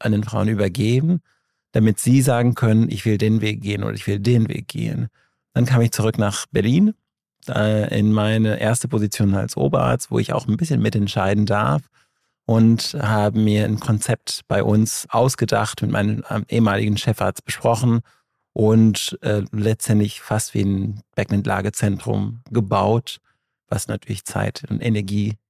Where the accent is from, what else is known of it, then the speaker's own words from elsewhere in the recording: Portugal; moved away as an adult; now in France; Genau, also ich komme ursprünglich aus Portugal, habe aber meine Weiterbildung für Frauenheilkunde und Geburtshilfe hier in Deutschland gemacht. Und nach dem Facharzt bin ich nach Frankreich gezogen, familienbedingt.